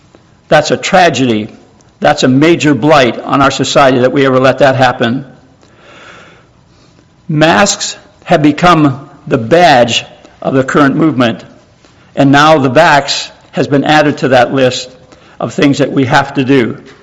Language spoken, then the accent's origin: English; Canada; I'm a Canadian.